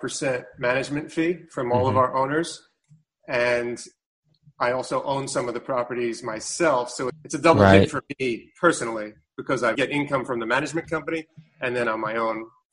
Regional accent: New York City, New York, United States; I grew up in New York City and I did the traditional path of go to college

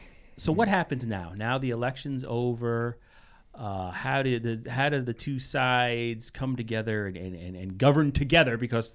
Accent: Somers, New York, United States; I'm from Somers, New York.

